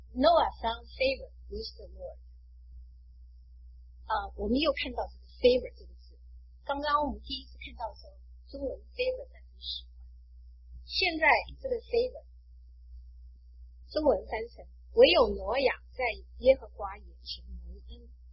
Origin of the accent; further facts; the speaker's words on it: China; 我现在觉得有些中国的传统，有些中国的成语很有意思。我们中国人形容一个人得胜叫做天时地利人和